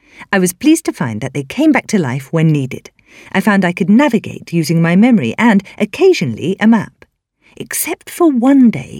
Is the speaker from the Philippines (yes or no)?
no; Canada; now in United States; As a Canadian, moving to the United States was not going to be the culture shock of moving to Asia, but it was still a big change.